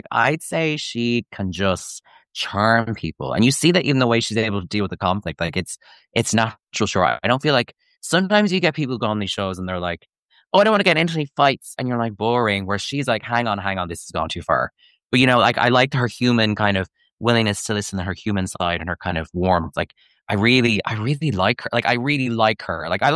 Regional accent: Ireland; because as an Irish person, a lot of the monarchy talk on the show makes my eyes roll back in the back of my head a little bit.

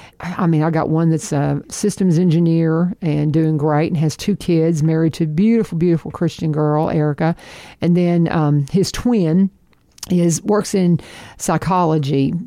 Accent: Kentucky, United States; he's like intense northerner, and I'm from Kentucky.

